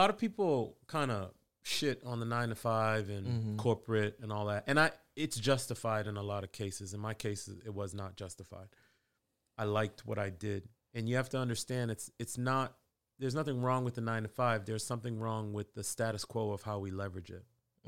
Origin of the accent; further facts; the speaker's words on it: Boston, Massachusetts, United States; also born or lived in Queens, New York; I'm a Haitian immigrant kid. My parents grew up in Haiti. I was born in Queens, New York, raised in Boston, came down to D.C. for University of Virginia